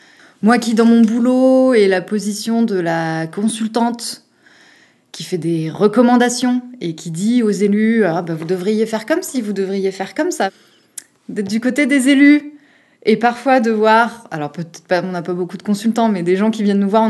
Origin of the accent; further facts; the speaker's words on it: Grenoble, Auvergne-Rhône-Alpes, France; Alors moi, je suis grenobloise d'origine. Après, j'ai bougé un peu partout en France et dans le monde pour mon travail dans la coopération internationale.